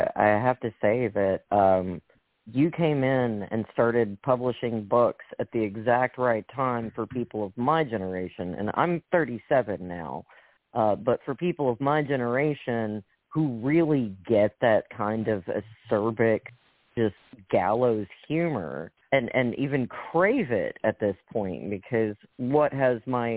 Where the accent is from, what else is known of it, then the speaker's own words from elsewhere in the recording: Gravel Ridge, Arkansas, United States; now in Memphis, United States; I grew up in Gravel Ridge, Arkansas, and just this last year, for the first time in my life, I moved out of Arkansas, out of the North Little Rock, Little Rock, and Gravel Ridge area. I live in Memphis now